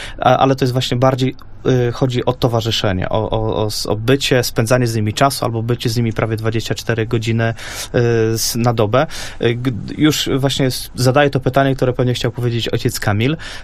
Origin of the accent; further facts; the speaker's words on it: Podlaskie Voivodeship, Poland; to chyba też i w moich stronach na Podlasiu, też w Supraślu.